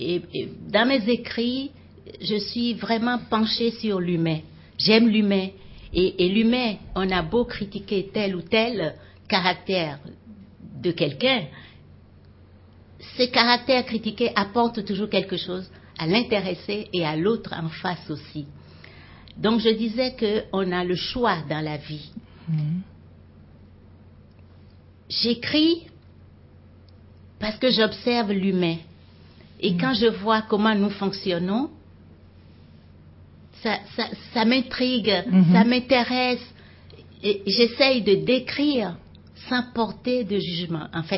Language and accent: French; Benin; moved away as an adult; now in Martinique; Je suis du Bénin, mm-hmm. et mon mari est martiniquais, mm-hmm. donc je vis ici depuis près de 40 ans maintenant.